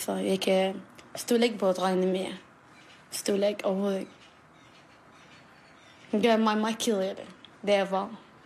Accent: Iraq; Danish is a second language; now in Copenhagen, Denmark; Landet? Irak. Ja, Irak. Og så bor jeg her på 12 år siden, eller 13 år siden. Kom med mine forældre.

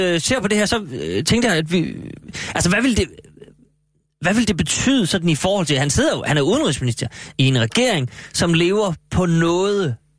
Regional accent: Aalborg, North Denmark Region, Denmark; born there; Det kan jeg bevidne. Jeg er født i Aalborg.

